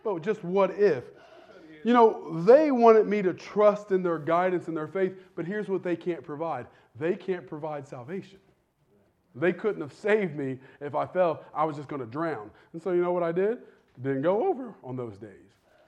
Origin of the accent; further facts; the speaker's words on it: Ohio, United States; When I was a little boy growing up in Cowan Lake region